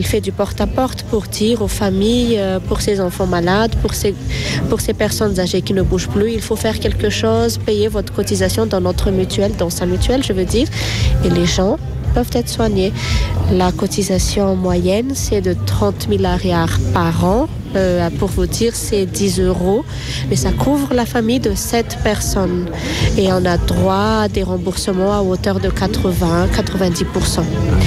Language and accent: French; Antananarivo, Analamanga, Madagascar; Oui, moi je viens de Tana